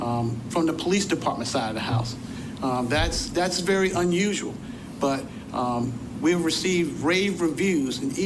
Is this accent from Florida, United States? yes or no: yes; Pensacola, Florida, United States; they say, where are you originally from? I say, Pensacola, Florida.